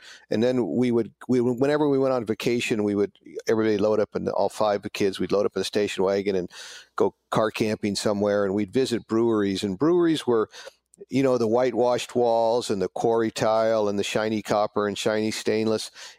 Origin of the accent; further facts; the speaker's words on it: San Francisco, California, United States; I didn't know, growing up in San Francisco, there's a lot of wineries in Northern California, a lot of cheese factories.